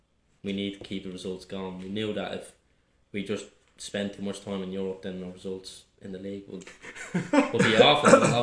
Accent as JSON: {"language": "English", "town": "Ballymun", "region": "Leinster", "country": "Ireland", "said": "I'm coming from Ballymun over here, and I'm like, absolutely pissed."}